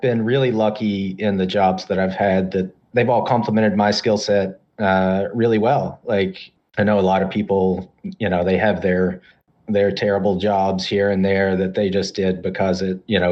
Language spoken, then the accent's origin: English; Charleston, West Virginia, United States; So I grew up in West Virginia, in Charleston, way down at the bottom. Very blue collar Appalachian. I actually lived in a little suburb outside of Charleston, population of about, I think it's about 8,000. So pretty small.